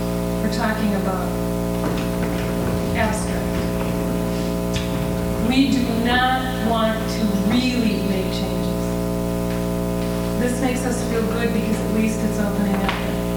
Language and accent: English; California, United States; I'm from California and grew up without any real awareness of whether or not what my ethnic background was, except I knew there were people of other colors in the place where I lived.